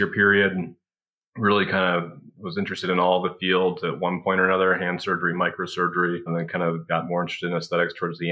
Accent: De Pere, Wisconsin, United States; Yeah, so I grew up in DePere, Wisconsin, just outside of Green Bay.

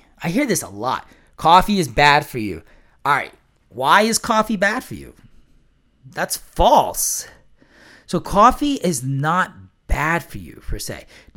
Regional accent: New York, United States; accent: New York; you probably know my New York accent

